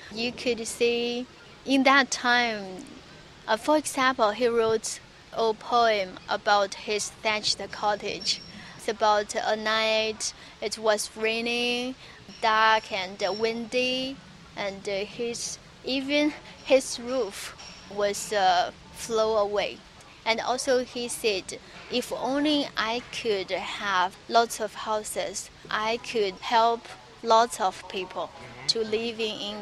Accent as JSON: {"language": "English", "country": "China", "second_language": "English", "said": "I'm come from China."}